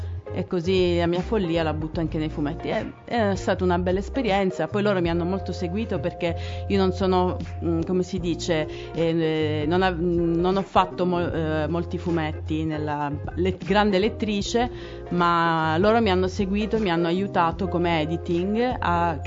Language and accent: Italian; Catania, Sicily, Italy; Dalla Sicilia, altra isoletta.